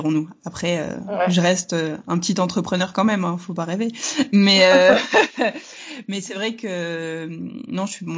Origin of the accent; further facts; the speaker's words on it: Hauts-de-France, France; je viens des Hauts-de-France. Enfin, j'ai habité pendant 15, 20, ouais, presque 20 ans